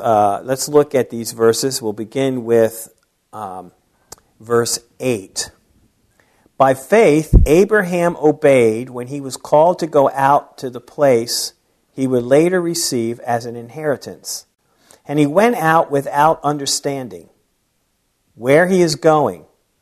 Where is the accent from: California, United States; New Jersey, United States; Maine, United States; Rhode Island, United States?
New Jersey, United States; I was born and raised in South Jersey, grew up in South Jersey, Camden, Cherry Hill area, Pennsauken area, right outside of southern South Philly.